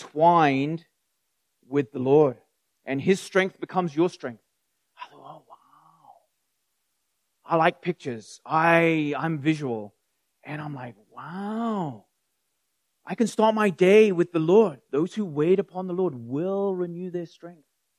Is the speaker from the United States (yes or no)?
no; South Africa; first language English; really good English, being from South Africa as your second language. I'm like, yeah, it's actually my first language, so thank you.